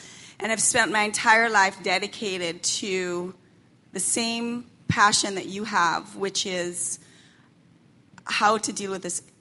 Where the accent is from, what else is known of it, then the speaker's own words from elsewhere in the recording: Jamaica; moved away; I came to this country in 1980. I'm an immigrant from Jamaica, and I was from a predominantly white family, ran in the wealthy circle, still do when I go back there.